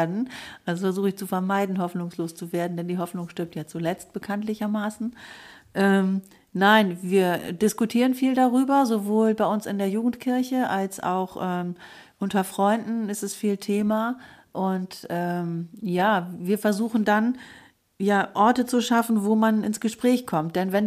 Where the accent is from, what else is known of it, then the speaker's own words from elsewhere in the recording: Lower Saxony, Germany; Ich komme nämlich ursprünglich aus der Lüneburger Heide, aus dem Landkreis Uelzen, etwas provinzieller.